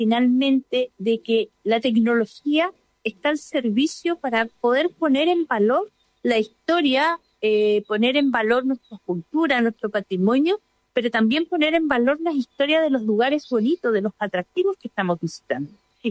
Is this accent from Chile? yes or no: yes; Puerto Varas, Los Lagos, Chile; yo soy de Puerto Vara